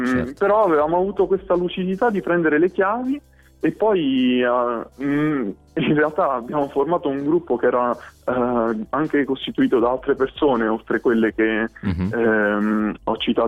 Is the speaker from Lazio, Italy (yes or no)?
yes; Monte San Giovanni Campano, Lazio, Italy; now in Pesaro, Italy; Io originario sono di un piccolo paesino in provincia di Frosinone, si chiama Monte San Giovanni Campano